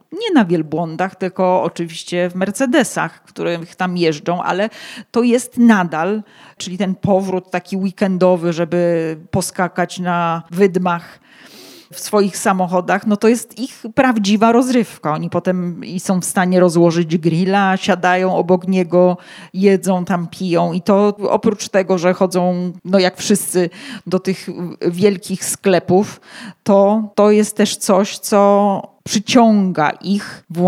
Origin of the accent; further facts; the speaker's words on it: Katowice, Silesian Voivodeship, Poland; I nawet jak ja jestem z Katowic, ze Śląska, no to nie jest jakieś, oczywiście ten Śląsk ma bardzo różne oblicze